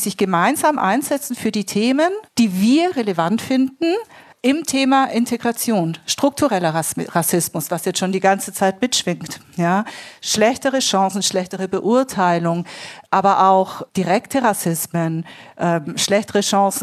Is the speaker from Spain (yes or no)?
yes; Spain; und ich höre dann aber auch, Mensch, du als Spanierin hast doch kein Problem.